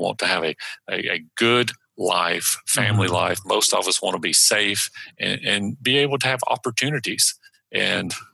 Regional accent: Douglasville, Georgia, United States; I was born outside of Atlanta, Georgia, in a little place. I grew up in Douglasville, Georgia. And so that's where my roots are.

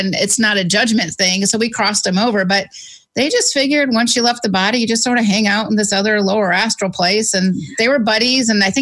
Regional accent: Poway, California, United States; And in the case of the shooting in my hometown in Poway, this kid who did this shooting was a normal kid.

